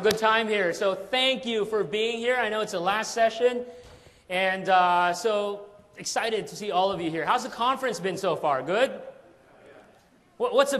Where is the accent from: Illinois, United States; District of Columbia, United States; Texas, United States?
District of Columbia, United States; Washington; I'm from Washington, D.C., and really love the weather here today.